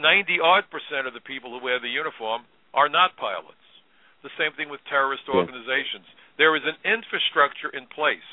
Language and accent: English; New York City, New York, United States; I'm a New Yorker. I lived through 9/11 here in New York City.